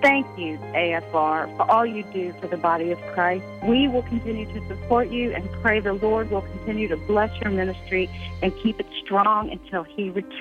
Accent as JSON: {"language": "English", "region": "Virginia", "country": "United States", "said": "from Virginia."}